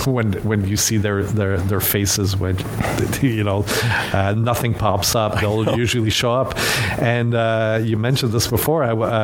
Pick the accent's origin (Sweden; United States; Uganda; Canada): Canada; accent: French Canadian; No, it's my French Canadian accent.